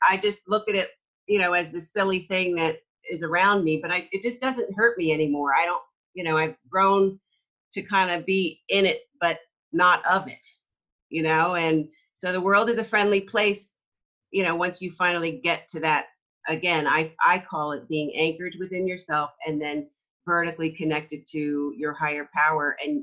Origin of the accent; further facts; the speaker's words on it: New York, United States; because I'm from New York and I just kind of say it like it is.